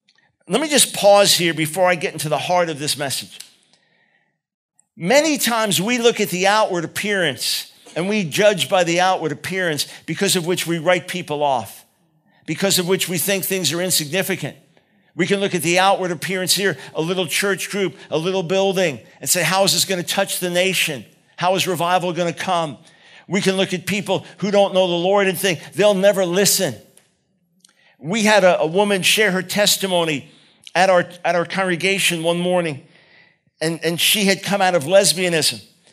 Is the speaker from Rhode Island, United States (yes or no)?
no; New York City, New York, United States; I'm from New York City. I'm Jewish. Sarcasm runs in my veins.